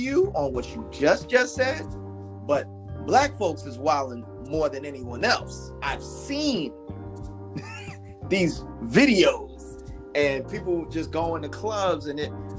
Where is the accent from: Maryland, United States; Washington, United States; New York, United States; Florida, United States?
New York, United States; Brooklyn; I'm from Brooklyn, so I get you, you know?